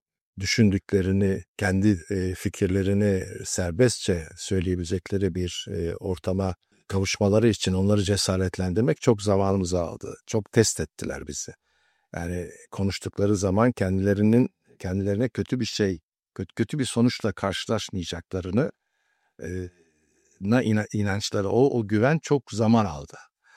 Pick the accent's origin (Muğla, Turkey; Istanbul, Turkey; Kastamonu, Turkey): Istanbul, Turkey; Ben İstanbul doğumluyum. İstanbul'a başladım ilkokul